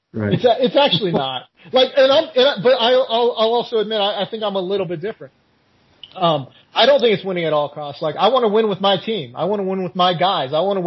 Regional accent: California, United States; Like, don't get me wrong, I'm from California, so I love In-N-Out

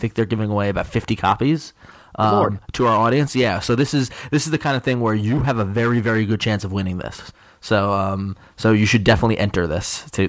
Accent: New York, United States; I gotta admit, this book is a lot of fun to read as a Marvel fan, and also as someone growing up in New York.

